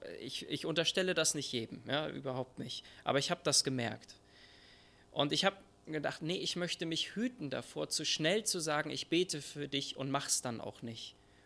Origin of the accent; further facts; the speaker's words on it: Würzburg, Bavaria, Germany; now in Buxtehude, Germany; ich komme ursprünglich aus Würzburg. Deswegen, dann sind wir nach Torstedt und da habe ich meine Frau kennengelernt. Und jetzt wohnen wir in Buxtehude seit 2 Wochen.